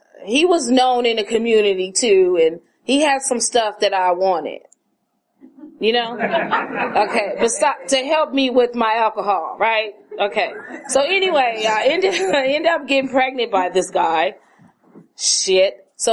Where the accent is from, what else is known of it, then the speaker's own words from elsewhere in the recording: Oakland, California, United States; I'm from West Oakland, which they call the Lower Bottoms.